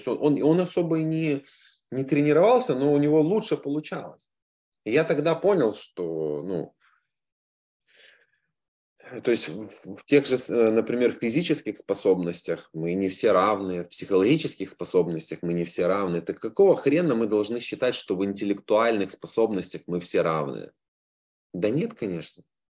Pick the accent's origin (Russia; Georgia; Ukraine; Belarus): Ukraine; Ovruch, Zhytomyr Oblast; У него в Овруче, откуда я родом